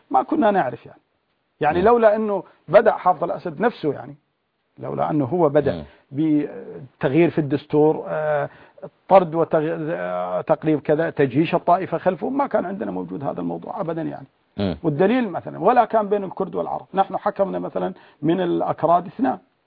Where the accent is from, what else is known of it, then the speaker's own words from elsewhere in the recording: Syria; عندنا في سوريا